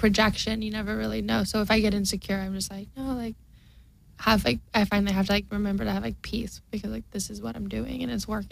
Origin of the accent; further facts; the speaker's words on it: Georgia, United States; growing up in Georgia, we grew up on a lot of land, kind of isolated with my, I have three other sisters.